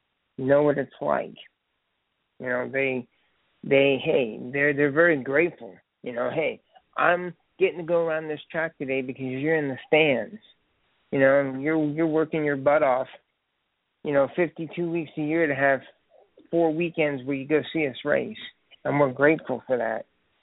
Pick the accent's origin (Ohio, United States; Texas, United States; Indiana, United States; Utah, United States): Indiana, United States; Lafayette; I'm from Lafayette, Indiana. It's like 45 minutes away here, you know, away from here.